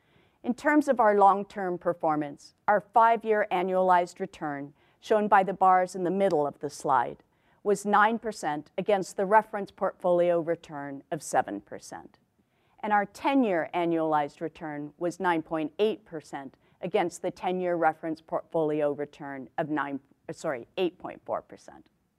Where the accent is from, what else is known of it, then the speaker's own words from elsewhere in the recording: Canada; while I've worked in many places around the world, I was born and raised in Canada